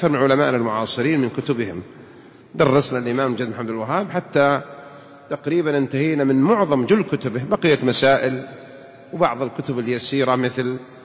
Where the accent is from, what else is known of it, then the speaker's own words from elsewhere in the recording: Saudi Arabia; أنا سعودي وأنت سعودي